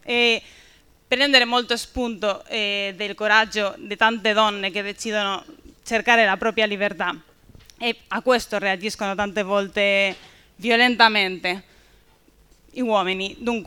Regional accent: Spain; della Corrente Umanista Socialista, vengo dalla Spagna, mi sono impegnata lì per tanti anni.

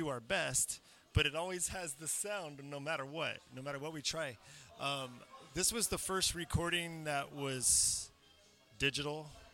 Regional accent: Los Angeles, California, United States; My family. Yeah. Not me. I'm from Los Angeles.

